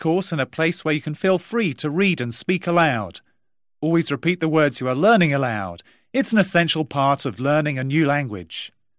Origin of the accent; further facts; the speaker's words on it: United Kingdom; first language English; I'm from the UK. Although English is my first language, I have acquired substantial ability in Chinese over the years of traveling to China and self-learning Chinese